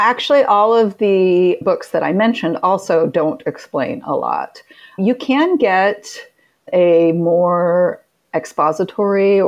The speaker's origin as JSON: {"language": "English", "region": "Utah", "country": "United States", "tie": "born or raised there", "said": "and I grew up in Utah, which is it's less so now, but growing up, it was a very homogeneous place."}